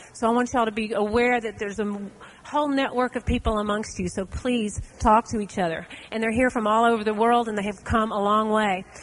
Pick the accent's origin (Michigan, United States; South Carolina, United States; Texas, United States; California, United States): Texas, United States; Dallas; Texas, my home state. I'm from Dallas.